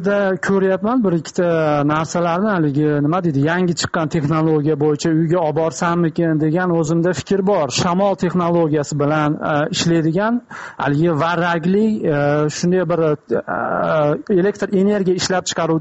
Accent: Andijan Region, Uzbekistan; now in Moscow, Russia; Men hozir Moskva shahridaman, Moskvadaman o'zim. Andijon viloyatida tug'ilganman, lekin kecha kuni uy bilan gaplashganimda biz Andijon viloyati Izboskan tumani yangi qishlog'idanmiz.

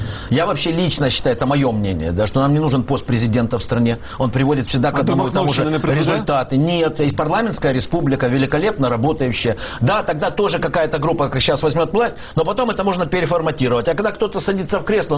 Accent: Kharkiv, Kharkiv Oblast, Ukraine; Да, я рос в Харькове, у меня, может, не такая так чистая яскрава мова, как у Яценюка

